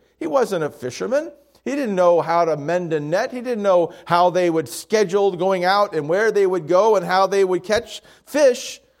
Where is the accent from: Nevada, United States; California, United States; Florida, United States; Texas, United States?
Florida, United States; Miami; Now, many of you know that I grew up in Miami, a city that is well known for its fishing